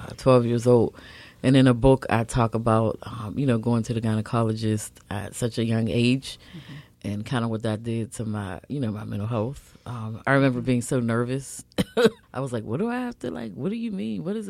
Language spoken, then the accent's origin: English; McKeesport, Pennsylvania, United States; And I am from McKeesport. I always say that because I'm very proud to be from McKeesport.